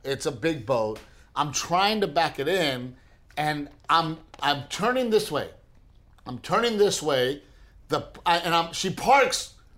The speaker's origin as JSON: {"language": "English", "town": "Gregory", "region": "Texas", "country": "United States", "tie": "born or raised there", "said": "Because, you know, growing up in Gregory, Portland, most of the people that are, you know, we knew people who, you lived out in the country."}